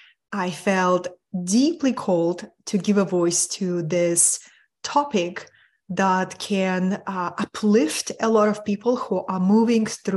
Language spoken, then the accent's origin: English; Russia; now in California, United States; I live in beautiful California. I'm originally from Russia, born and raised in Soviet Union, in the country with a huge field of stress.